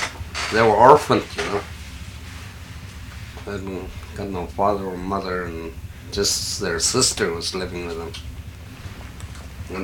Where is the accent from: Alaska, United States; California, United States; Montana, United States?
Alaska, United States; Fort Yukon; I'm from Fort Yukon.